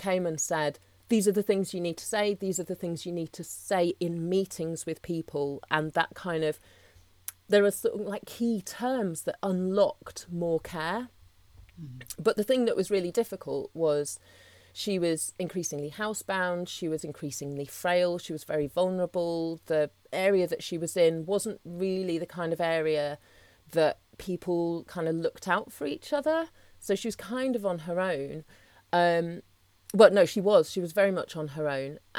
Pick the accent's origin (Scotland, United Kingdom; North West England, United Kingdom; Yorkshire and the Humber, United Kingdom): North West England, United Kingdom; now in London, United Kingdom; I grew up in Cheshire and she was living in Greater Manchester, and I'd moved to Cambridge for uni and then London because I was going out with a man who is now my husband who lived in London.